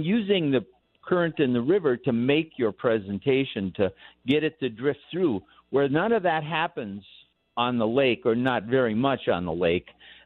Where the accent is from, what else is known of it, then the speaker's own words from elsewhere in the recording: Midwest, United States; we actually both came from a conventional fishing background. We grew up in the Midwest